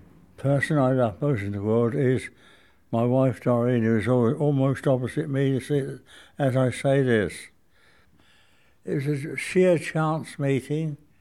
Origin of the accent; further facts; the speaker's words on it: South East England, United Kingdom; I come from Kent. And very much we had the war on there.